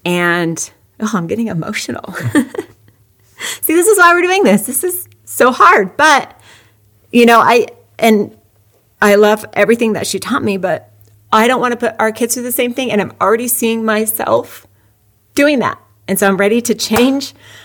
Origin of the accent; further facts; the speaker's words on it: Grand Junction, Colorado, United States; Well, I grew up in Grand Junction, Colorado. I was a single child for 10 years.